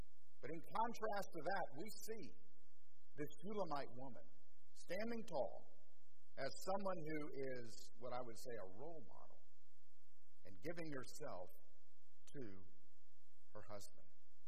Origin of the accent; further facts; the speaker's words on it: Orlando, Florida, United States; You know, growing up in Orlando, I used to travel back and forth to the beach.